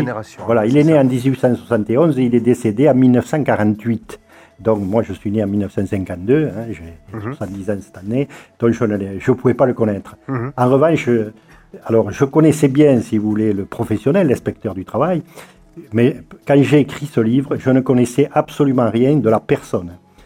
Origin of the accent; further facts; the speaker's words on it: Occitanie, France; je suis originaire du Tarn, j'ai travaillé moi 5 ans à la direction départementale à Albi.